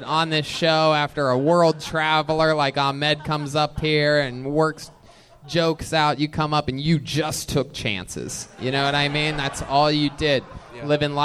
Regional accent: Midwest, United States; I'm from the Midwest. I'm a big dummy.

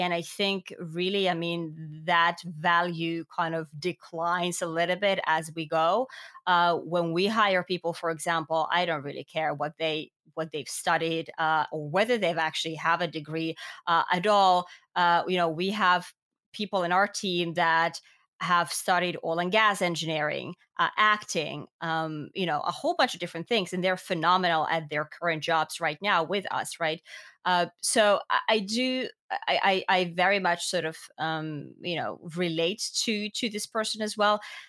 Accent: Finland; I'm from Finland, right? Education is free in Finland.

